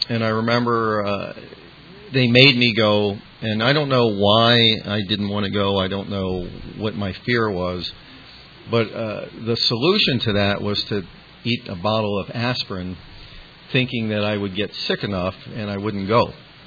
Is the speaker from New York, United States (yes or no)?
no; Washington, District of Columbia, United States; I grew up in Washington, D.C., or the suburbs of D.C. I'm the youngest of three kids. I grew up in a middle-class family. I grew up in the suburbs.